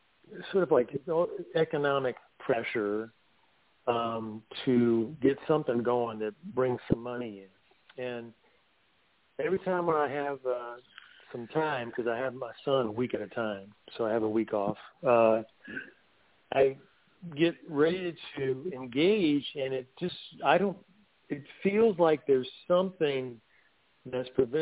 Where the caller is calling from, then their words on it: North Carolina, United States; I'm calling from the Blue Ridge Mountains of North Carolina. How y'all doing?